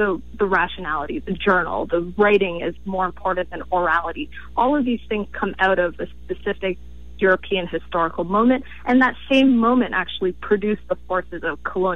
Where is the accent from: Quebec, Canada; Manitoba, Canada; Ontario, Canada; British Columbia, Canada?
Ontario, Canada; Toronto; I am from Toronto, an alumni of University of Toronto, proud graduate.